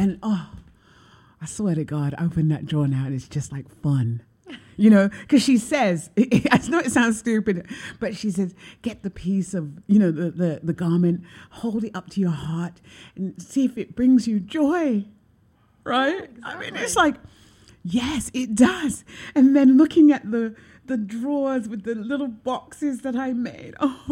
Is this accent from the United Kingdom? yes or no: yes; England, United Kingdom; I'm English. You know, there's an old English white woman living in me that loves Victorian trunks.